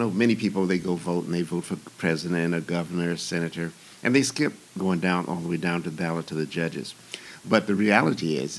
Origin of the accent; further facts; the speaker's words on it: Murfreesboro, Tennessee, United States; born there; I was not born in Chicago, but I was born in Murfreesboro, Tennessee, a small town about 30 miles from Nashville.